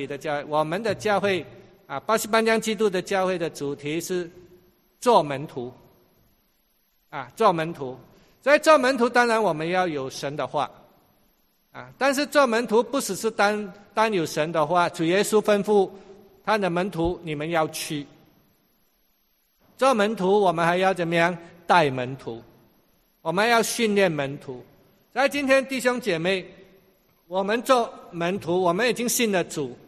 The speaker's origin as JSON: {"language": "Chinese", "country": "China", "lives_now": "Singapore", "said": "我们从国内来到新加坡"}